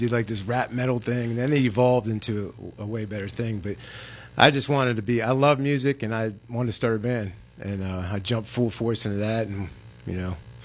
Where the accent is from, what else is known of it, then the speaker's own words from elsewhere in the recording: Youngstown, Ohio, United States; Actually, I'm from Youngstown, Ohio.